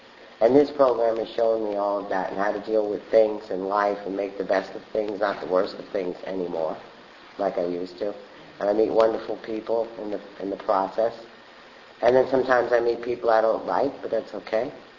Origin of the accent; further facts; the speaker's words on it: Brooklyn, New York, United States; accent: Brooklyn; also born or lived in Montreal; I was given up for adoption at birth, and so I was raised in Brooklyn by an Italian family. And that's where the Brooklyn accent comes from.